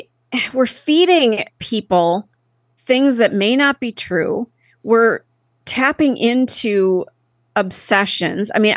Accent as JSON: {"language": "English", "town": "Minneapolis", "region": "Minnesota", "country": "United States", "tie": "born or raised there", "said": "And I grew up in Minneapolis, St. Paul."}